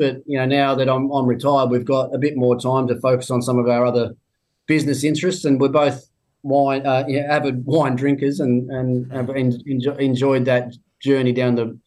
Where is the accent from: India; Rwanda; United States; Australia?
Australia; Tasmania; And even in my home state, I go down to Tassie and do a wine show in Launceston and a wine show in Hobart